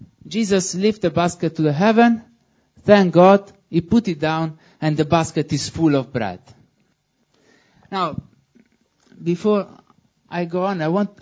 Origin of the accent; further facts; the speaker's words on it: Italy; English is a second language; I know that my accent can trick you. I'm not a British man. I am Italian